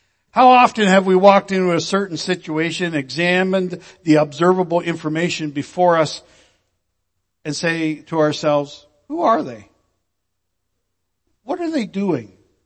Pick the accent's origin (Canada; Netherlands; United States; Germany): Canada; And it's not because of my age or that I'm a white male or that I'm Canadian. It's because I'm a Baptist minister.